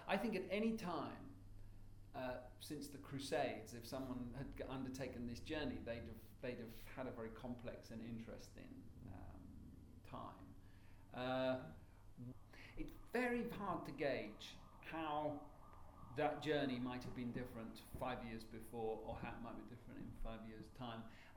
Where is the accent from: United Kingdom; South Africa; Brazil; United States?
United Kingdom; before being British, before even being European, I'm a theatre director